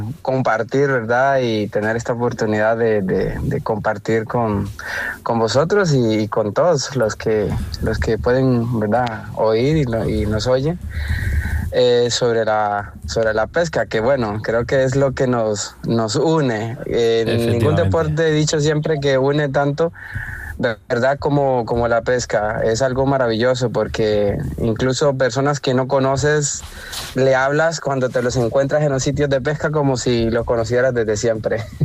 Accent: Limón, Costa Rica; yo soy de Costa Rica, soy de la parte del Caribe, de Limón

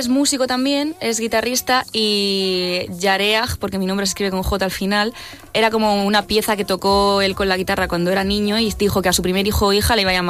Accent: Bilbao, Basque Country, Spain; Sí, soy un poco de Bilbao.

